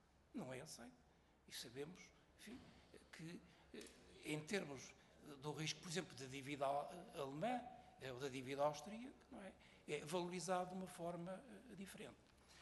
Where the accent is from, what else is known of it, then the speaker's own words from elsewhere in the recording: Portugal; e a primeira é porque também somos portugueses, não é?